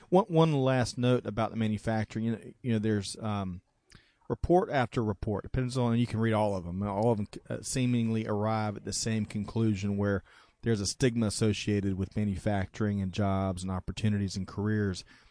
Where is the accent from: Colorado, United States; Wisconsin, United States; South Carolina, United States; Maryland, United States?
South Carolina, United States; Aiken; growing up in Aiken, South Carolina … always had Fig Newtons in the kitchen.